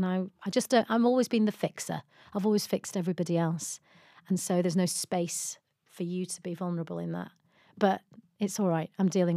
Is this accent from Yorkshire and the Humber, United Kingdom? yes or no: yes; Yorkshire and the Humber, United Kingdom; I don't live in LA. Like, everyone in LA has a therapist. Mm. You know, I'm from Yorkshire.